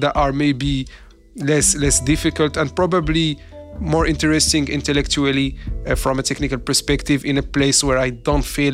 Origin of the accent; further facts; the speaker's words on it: Morocco; Personally, I'm from Morocco.